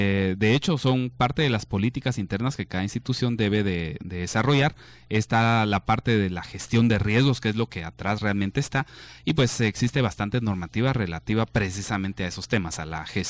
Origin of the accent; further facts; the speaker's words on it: Guatemala; como guatemaltecos, nosotros tenemos una cultura de ese tipo.